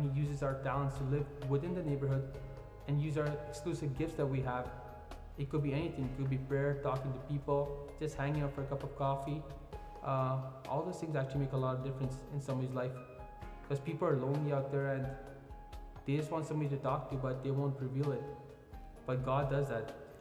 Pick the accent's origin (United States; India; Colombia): India; New Delhi, Delhi; moved away as an adult; now in Canada; I'm originally from India, the capital of New Delhi. I came to Canada in 2006. I came here for chef school. I moved into Moss Park